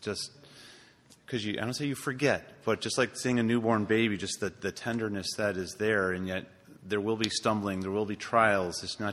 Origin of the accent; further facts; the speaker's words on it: Toledo, Ohio, United States; also born or lived in New Jersey; I was born in New Jersey. I never had time to pick up the language, but I found myself growing up for the first 10 years of my life in Toledo, Ohio.